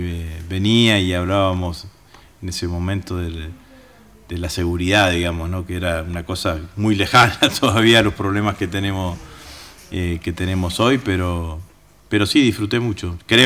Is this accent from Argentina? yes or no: yes; Vera, Santa Fe, Argentina; born there; Además, nací en Vera hace 62 años, digamos, ¿no? Así que la televisión estaba lejos.